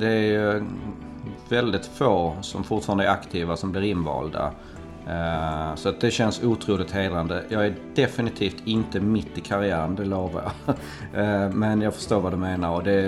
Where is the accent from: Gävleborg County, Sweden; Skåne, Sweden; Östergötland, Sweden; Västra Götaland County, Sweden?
Skåne, Sweden; jag är faktiskt född och uppväxt på Borups gård som ligger lite ganska nära mellan Jägersro och Sturup kan man säga. Men sedan bodde vi Almgården som ligger ganska nära Jägersro och Jägersro villastad. Så att väldigt nära Jägersro kan man säga att jag är uppväxt.